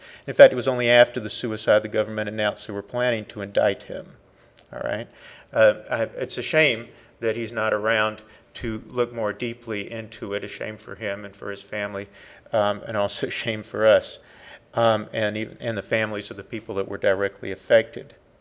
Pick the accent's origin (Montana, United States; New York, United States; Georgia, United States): Georgia, United States; I'm from Georgia originally, and I went to school in North Carolina, so I don't feel that bad, really.